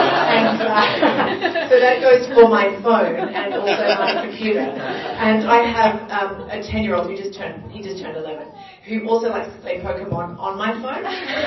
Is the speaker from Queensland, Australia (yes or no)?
yes; Queensland, Australia; I'm from Queensland, so it's very important, yes.